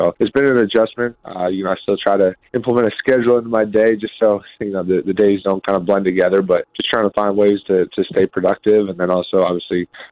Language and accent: English; Northeast, United States; Growing up in the Northeast, and obviously … I've been called Dunkin' Donuts pretty much my entire life